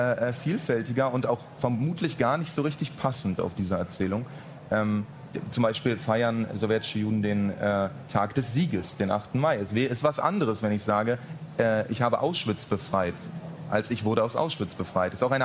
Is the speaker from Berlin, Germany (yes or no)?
yes; Berlin, Germany; In meiner Kindheit in Berlin der 90er Jahre